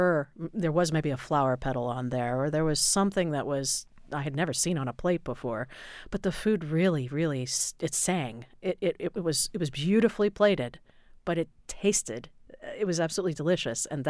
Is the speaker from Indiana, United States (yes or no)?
yes; Indiana, United States; when I grew up in Northern Indiana, we ate in Chicago all the time